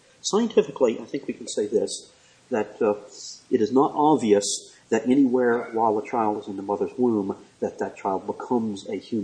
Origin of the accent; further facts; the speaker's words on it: Washington, District of Columbia, United States; I grew up in Washington, D.C. area, spent my summers there.